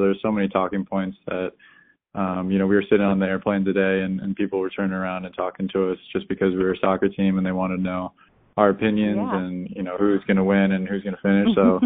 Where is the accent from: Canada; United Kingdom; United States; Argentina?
United Kingdom; born there; with my grandparents being Scottish and then, you know, being born in the UK, kind of opens up possibilities for, you know, other nations.